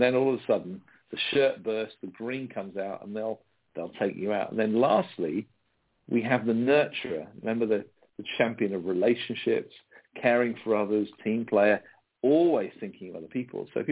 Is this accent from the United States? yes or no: no; United Kingdom; this is the difference between me being a Brit who's a terrible salesperson